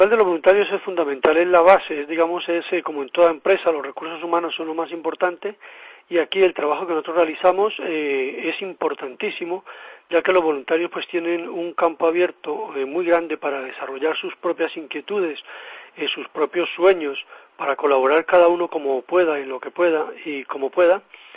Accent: Colombia; yo soy colombiano

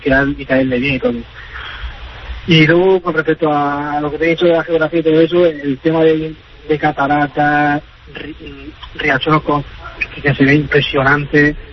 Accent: Murcia, Region of Murcia, Spain; now in Iceland; Y yo que soy de Murcia, que estoy acostumbrado al calor y a las buenas cañas.

